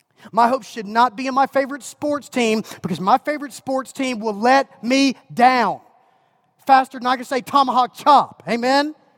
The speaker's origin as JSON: {"language": "English", "country": "United States", "said": "And let me just tell you, I'm an American, man. I promise, I consider myself unbelievably blessed to live in the United States. I'm as proud to be an American as"}